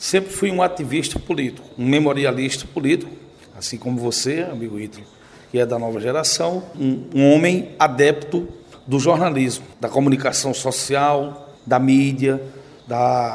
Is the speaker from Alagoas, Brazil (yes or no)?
no; Sousa, Paraíba, Brazil; Conheço toda a política sousense da minha terra, da região por ela nucleada, os 8 municípios satélites a Sousa, do estado da Paraíba e a política nacional.